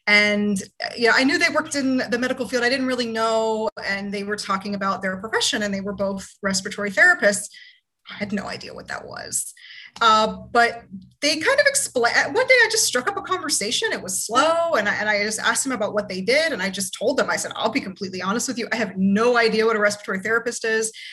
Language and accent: English; Florida, United States; I'm originally from Florida.